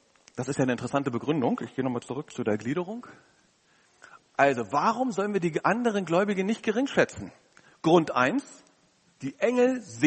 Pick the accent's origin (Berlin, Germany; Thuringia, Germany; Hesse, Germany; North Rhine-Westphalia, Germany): Berlin, Germany; Und da komme ich, arrogante Sau aus Berlin, angerannt und denke über sie schlecht.